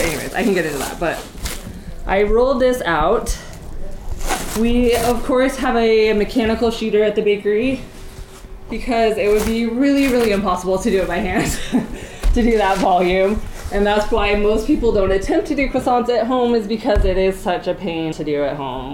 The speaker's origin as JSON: {"language": "English", "region": "Montana", "country": "United States", "tie": "born or raised there", "also_born_or_lived": "France / New York / San Francisco", "said": "And I actually grew up in Montana. I grew up near Great Falls. And I spent a lot of time away. I went lived for a year in France."}